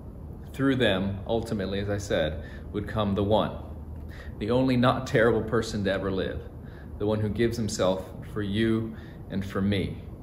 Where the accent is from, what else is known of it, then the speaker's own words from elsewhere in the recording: North Carolina, United States; But that dog, as I used to hear growing up in North Carolina, ain't gonna hunt.